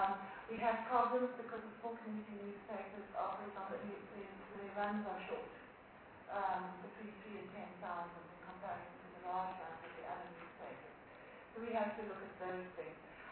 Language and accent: English; Eastern Cape, South Africa; English is a second language; I come from the Eastern Cape, which is always divided. We're known for that.